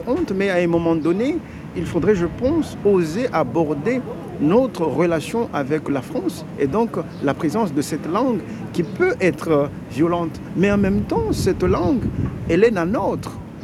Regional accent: Mayotte; parce que par exemple, chez nous, à Mayotte, la langue comme violence

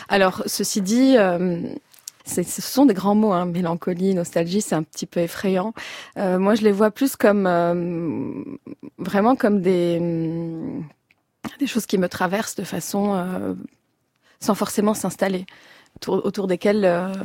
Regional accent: Beirut, Beirut Governorate, Lebanon; la nostalgie s'est invitée dans mon rapport à ma ville natale, à Beyrouth.

